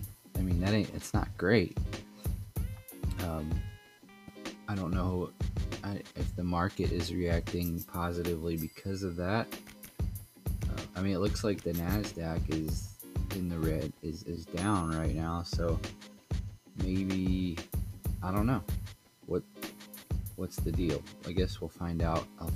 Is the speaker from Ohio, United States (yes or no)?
yes; Ohio, United States; I mean, I'm from Ohio, so I've got friends up there